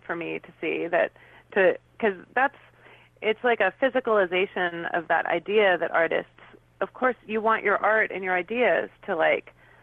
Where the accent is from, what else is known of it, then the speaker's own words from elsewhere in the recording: New York, United States; So and also it was in New York, so it sort of. Was, well, it was in my hometown. It doesn't matter what town, but it was in my hometown.